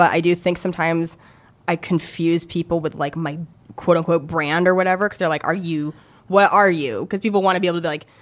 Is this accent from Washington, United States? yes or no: yes; Spokane, Washington, United States; So I grew up in Spokane, Washington. So yeah, eastern part of Washington, kind of near Idaho.